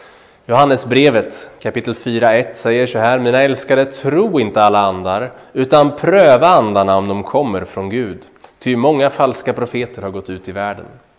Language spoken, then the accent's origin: Swedish; Örebro, Örebro County, Sweden; Här är en staty från Örebro där jag kommer ifrån.